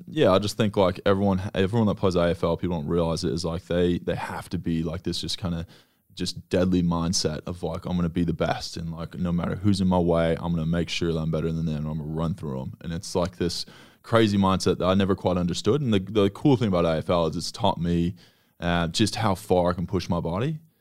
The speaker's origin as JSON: {"language": "English", "country": "United States", "said": "I think the start, like one of the biggest things, like being American was the stigma that came with it."}